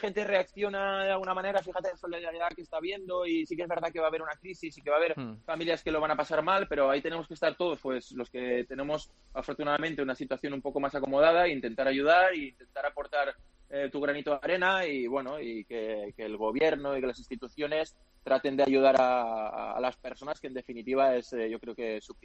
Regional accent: L'Hospitalet de Llobregat, Catalonia, Spain; el de mi ciudad donde yo crecí, en Hospitalet

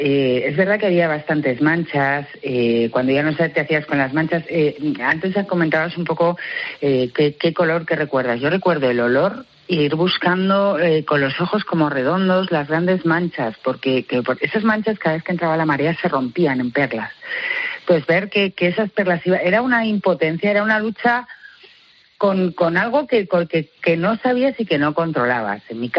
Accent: Madrid, Community of Madrid, Spain; yo soy de Madrid

